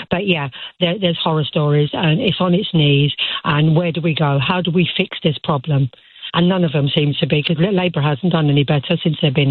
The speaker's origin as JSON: {"language": "English", "region": "London", "country": "United Kingdom", "tie": "born or raised there", "said": "You know, I'm born and raised in London."}